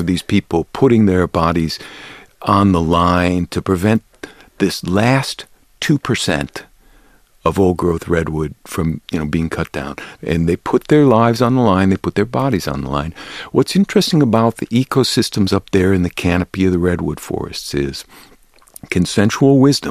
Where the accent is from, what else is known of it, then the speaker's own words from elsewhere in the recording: Chicago, Illinois, United States; moved away; also born or lived in Boston; I was born in Chicago and grew up there before moving abroad, and I came back to Illinois to finish school. I then moved to Boston and worked for many years there.